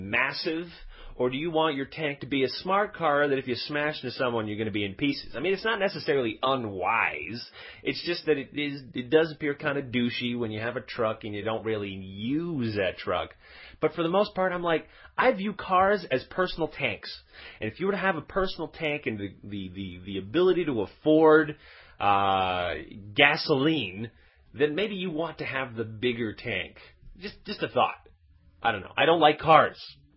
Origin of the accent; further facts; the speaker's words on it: Quebec, Canada; born there; I was born in Quebec. I never really went very far.